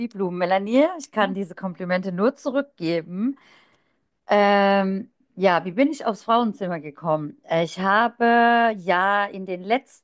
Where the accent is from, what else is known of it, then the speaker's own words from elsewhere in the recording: Mannheim, Baden-Württemberg, Germany; ich komme aus Mannheim